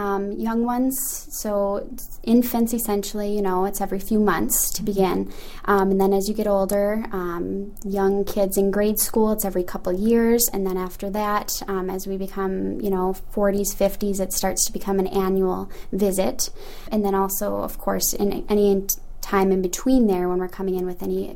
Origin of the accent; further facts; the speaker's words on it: Dawson, Minnesota, United States; I'm down in my hometown of Dawson, Minnesota.